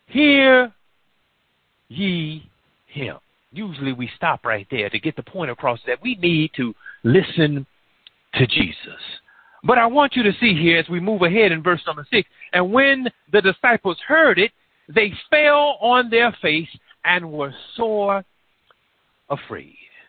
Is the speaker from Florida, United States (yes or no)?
yes; Florida, United States; He drew or did a lot of add-ons for a lot of the houses in the area that I was raised in down in Florida.